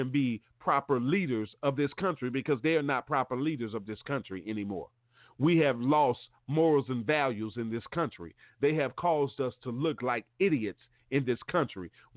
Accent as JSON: {"language": "English", "town": "Mobile", "region": "Alabama", "country": "United States", "tie": "born or raised there", "said": "And down in Mobile, Alabama, in my hometown, they have taken prayer out of Mobile County Public School System."}